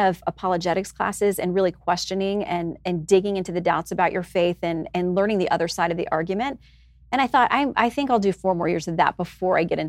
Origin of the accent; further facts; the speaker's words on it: Tallahassee, Florida, United States; I grew up in Tallahassee, so I had a full ride to Florida State academically, and it made sense to stay home and be in Florida